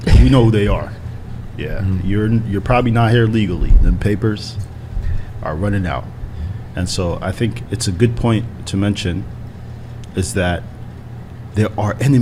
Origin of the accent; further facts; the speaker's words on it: San Diego, California, United States; It's when I moved here. I'm from San Diego, which you're going to be going to soon, inshallah.